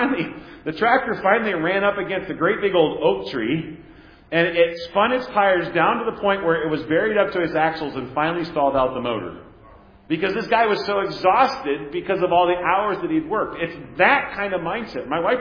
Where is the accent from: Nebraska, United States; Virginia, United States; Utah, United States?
Nebraska, United States; You know, when I was growing up in Nebraska